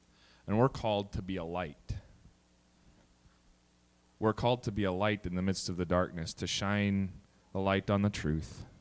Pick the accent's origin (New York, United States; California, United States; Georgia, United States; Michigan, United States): Michigan, United States; Grand Rapids; I know growing up in Grand Rapids, we'd go down to Twin Cities Outreach and go knocking on doors and door-to-door witnessing